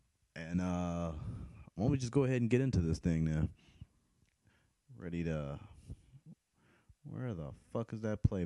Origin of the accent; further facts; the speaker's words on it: Los Angeles, California, United States; they're from my hometown, Los Angeles